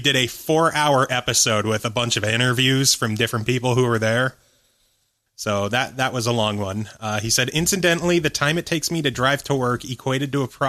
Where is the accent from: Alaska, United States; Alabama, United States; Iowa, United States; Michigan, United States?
Michigan, United States; Michigan is my home state, and it's nice to see someone else representing.